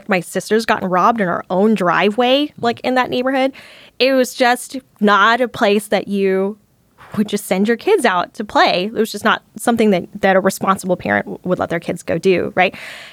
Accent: Dallas, Texas, United States; I don't have snake vision. I'm from Dallas.

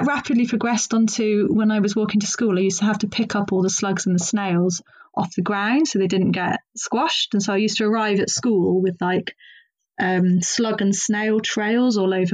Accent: South West England, United Kingdom; I grew up in Gloucestershire

